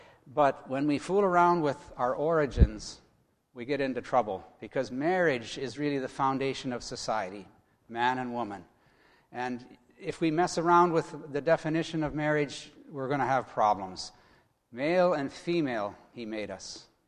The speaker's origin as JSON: {"language": "English", "region": "Ontario", "country": "Canada", "tie": "born or raised there", "said": "that's down where I grew up in Ontario, the Peace Bridge. It joins Fort Erie and Buffalo."}